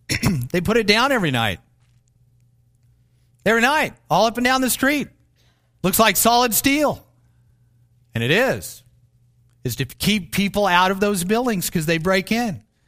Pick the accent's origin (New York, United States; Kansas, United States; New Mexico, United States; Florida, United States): Kansas, United States; Plevna; When I was growing up in Plevna, my parents, I don't ever remember them locking the door at night.